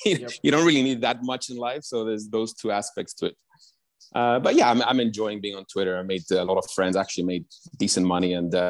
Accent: Cyprus; bear in mind, I grew up in Cyprus, which is an island in the middle of nowhere.

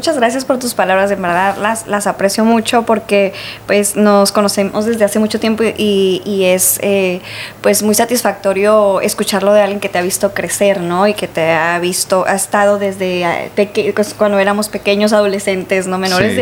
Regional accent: Tijuana, Baja California, Mexico; La mayoría de la población no ha nacido aquí. Yo soy tijuanense, pero la mayoría de mis amigos, conocidos, colegas no lo son.

